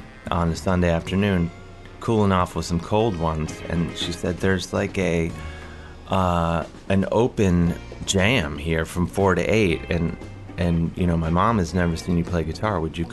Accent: University Heights, Ohio, United States; By the way, one town over from where I grew up in University Heights.

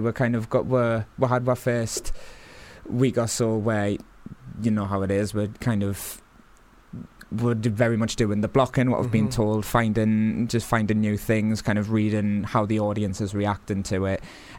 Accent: Newcastle, North East England, United Kingdom; accent: Newcastle; moved away as an adult; now in London, United Kingdom; I'm originally from Newcastle, you can probably tell.

